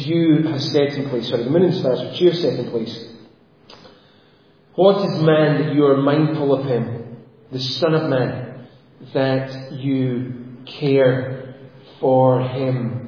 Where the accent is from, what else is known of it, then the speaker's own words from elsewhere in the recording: Glasgow, Scotland, United Kingdom; now in Inverness, United Kingdom; I grew up in Glasgow, which is a city probably the same sort of size as Adelaide.